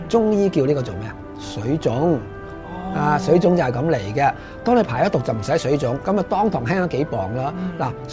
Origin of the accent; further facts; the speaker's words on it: Hong Kong; 我覺得我哋香港人對中國最偉大嘅對內地啊，對我哋成個民族最偉大嘅貢獻可以做嘅就係令到中國人食好啲。